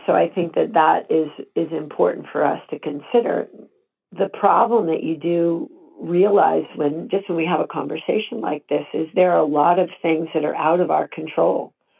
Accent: United States; I'm very supportive as an American

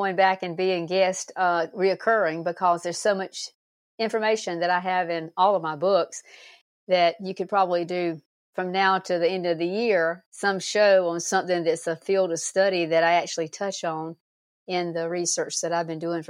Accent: the South, United States; many people think that I was not from the South, because I actually have less of a drawl than some of the people that I grew up with.

